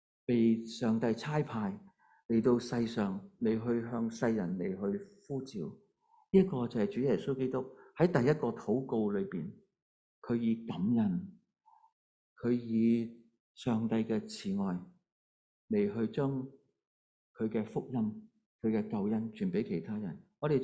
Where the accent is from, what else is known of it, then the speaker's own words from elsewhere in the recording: China; 在这个的我们中国人成日都父母闹子女的时候呢有一句这样的说话